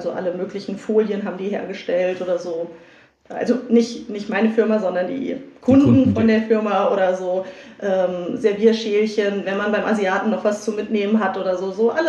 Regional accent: Niederissigheim, Hesse, Germany; Ich bin in Bruchköbel, also ich bin in Niederessigheim aufgewachsen, um genau zu sein.

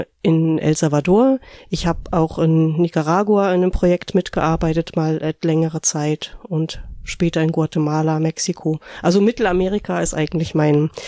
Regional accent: Germany; Na, ich bin ja noch in der DDR aufgewachsen

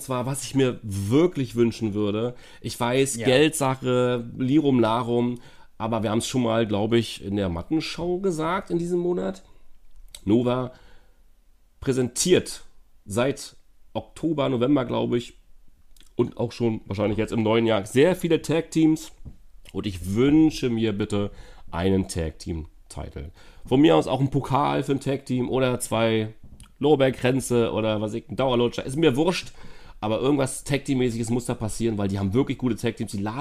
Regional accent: Rostock, Mecklenburg-Vorpommern, Germany; Wie sprichst du über meine Heimat?

